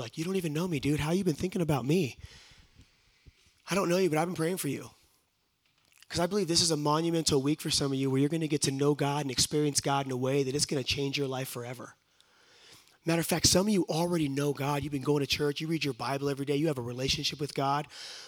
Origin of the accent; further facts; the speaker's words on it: Sacramento, California, United States; now in Roseville, United States; I'm from Sacramento, California. And you guys know where Sacramento, California is? It's the state capital. I love it. I actually live a little bit east of there in a city called Roseville.